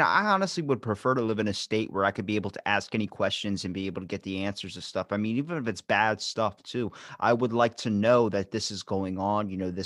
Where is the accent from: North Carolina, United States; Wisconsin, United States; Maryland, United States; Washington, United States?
Maryland, United States; Ocean City; I'm from Ocean City, Maryland, and a lot of people relate to us with crabs.